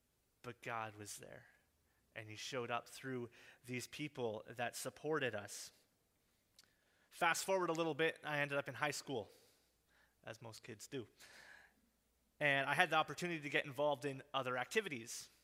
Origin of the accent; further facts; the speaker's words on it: Trenton, New Jersey, United States; We're originally from Trenton